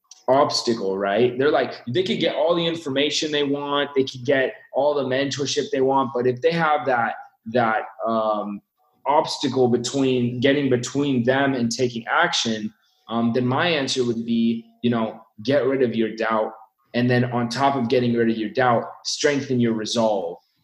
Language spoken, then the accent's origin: English; California, United States; I mean, I grew up in California and I went to school at UCSB.